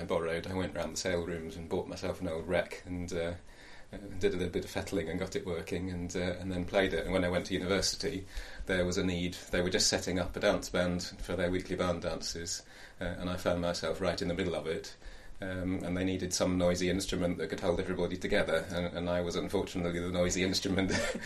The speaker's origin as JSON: {"language": "English", "town": "Darlington", "region": "North East England", "country": "United Kingdom", "tie": "born or raised there", "also_born_or_lived": "Cheshunt / Nottingham", "moved": "as an adult", "lives_now": "Harrogate, United Kingdom", "said": "Okay, I was born in Hertfordshire, in Cheshunt. When I was four, we moved up to Darlington, up in the northeast. And then I went down to Nottingham University and eventually settled in Harrogate."}